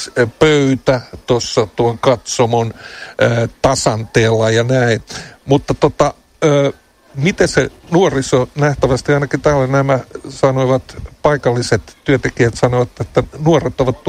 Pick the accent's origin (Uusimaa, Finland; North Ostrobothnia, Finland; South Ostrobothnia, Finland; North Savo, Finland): Uusimaa, Finland; Helsinki; Se kuulostaa hyvältä lapsuuteni täällä ja nuoruuteni Töölössä viettäneenä, niin täällä oli aina tekemistä